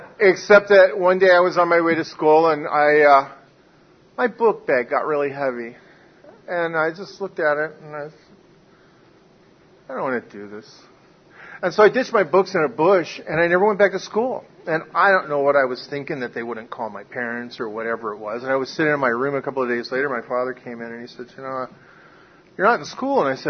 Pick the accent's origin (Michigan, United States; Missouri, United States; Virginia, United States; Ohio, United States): Virginia, United States; Norfolk; born there; I was born in Norfolk Naval Hospital, so that got me started. Born in the Navy. My father was a career military officer